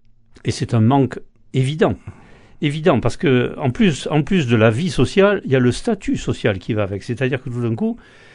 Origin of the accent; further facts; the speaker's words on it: Toulouse, Occitanie, France; Donc je suis Toulousain. Moi, je suis né à Toulouse et j'ai toujours vécu à Toulouse.